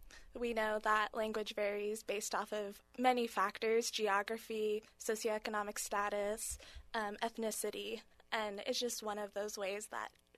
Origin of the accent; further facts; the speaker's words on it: Portland, Oregon, United States; I'm not originally from Southern Oregon. I'm originally from the Portland area.